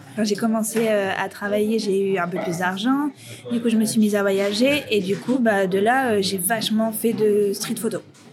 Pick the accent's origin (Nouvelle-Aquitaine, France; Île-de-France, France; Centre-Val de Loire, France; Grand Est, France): Île-de-France, France; Aubervilliers; moi, à 14 ans, je sortais d'Aubervilliers, donc ma ville natale.